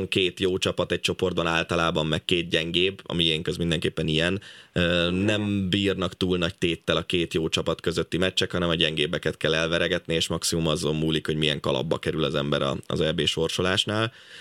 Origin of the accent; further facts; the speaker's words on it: Budapest, Hungary; mert pesti vagyok, és szeretnék meccsekre járni, úgyhogy közel vannak az otthonomhoz.